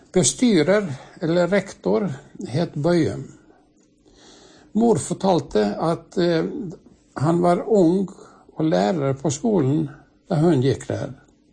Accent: Hafslo, Vestland, Norway; Jeg er fra Indre Hafslo

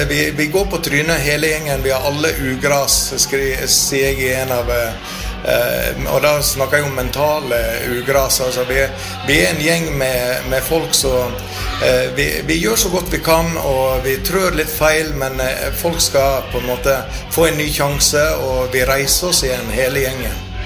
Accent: Høyanger, Vestland, Norway; jeg kommer jo fra en bygde, jeg også, sånn at jeg kommer fra Høyanger

